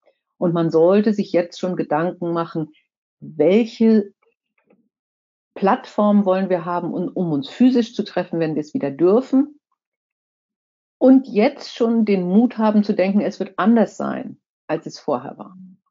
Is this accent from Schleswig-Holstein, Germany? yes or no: yes; Kiel, Schleswig-Holstein, Germany; ich komme ja aus Kiel.